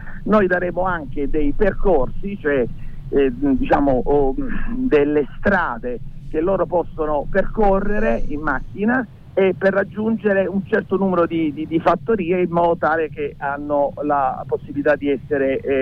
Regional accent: Naples, Campania, Italy; born there; No, non sono origini, io sono nato a Napoli.

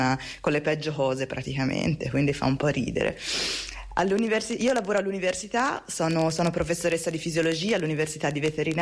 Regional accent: Florence, Tuscany, Italy; now in Hannover, Germany; da circa 3 anni nella bella città di Hannover, nel nord della Germania. Vengo però da Firenze, ma da 12 anni sono ormai in Germania.

